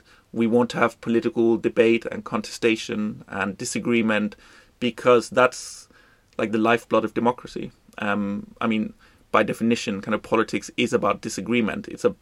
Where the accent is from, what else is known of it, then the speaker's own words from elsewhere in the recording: Denmark; I'm from Denmark.